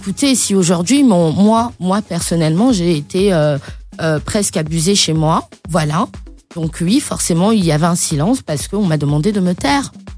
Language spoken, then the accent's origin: French; Côte d’Ivoire; Des personnes qui sont dans des situations de précarité, et c'est la réalité chez nous en Côte d'Ivoire